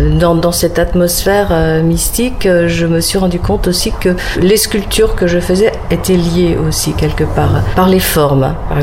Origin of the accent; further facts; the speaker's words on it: Brittany, France; moved away; J'ai un arrière-grand-père qui breton qui était tailleur de pierre, qui avait sa carrière de granit. Moi, je suis née en Bretagne. Toute mon enfance, j'ai passé en Bretagne. Après, je suis allée à Paris et je retourne régulièrement en Bretagne.